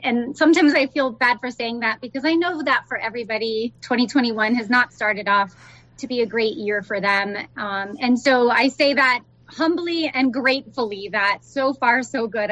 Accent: Florida, United States; I grew up in Florida, so I am a Gator, a Florida Gator at heart.

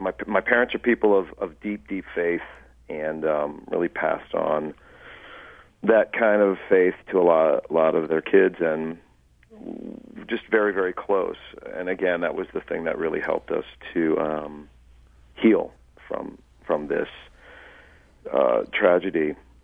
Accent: St. Louis, Missouri, United States; Yeah, we grew up, my parents are both St. Louis natives and both born and raised in, you know, downtown.

